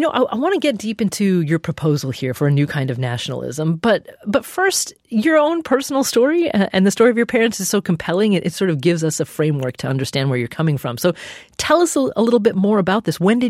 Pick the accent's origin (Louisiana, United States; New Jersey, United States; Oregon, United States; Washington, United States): Oregon, United States; I grew up in Oregon in a community where there weren't very many South Asians at the time.